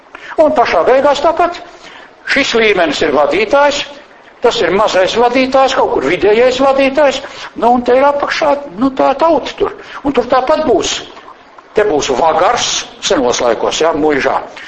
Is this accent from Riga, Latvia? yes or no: no; Vidzeme, Latvia; vismaz man tur tādī manā dzimtajā pusē augšā, ziemeļvidzemē